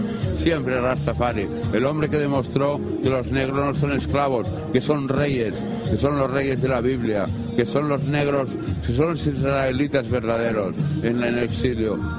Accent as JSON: {"language": "Spanish", "country": "Spain", "said": "Yo soy español, ¿sabes?"}